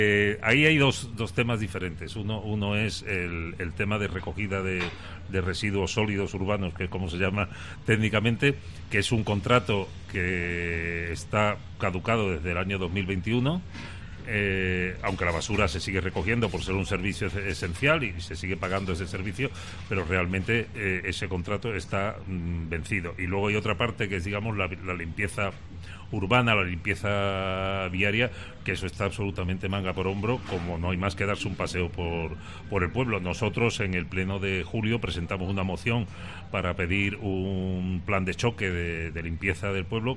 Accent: Cádiz, Andalusia, Spain; yo digo que soy gaditano, cadista y carnavalero.

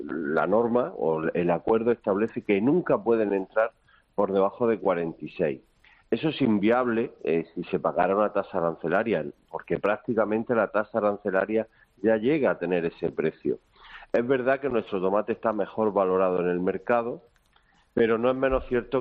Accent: Andalusia, Spain; La región de donde yo soy, de Andalucía

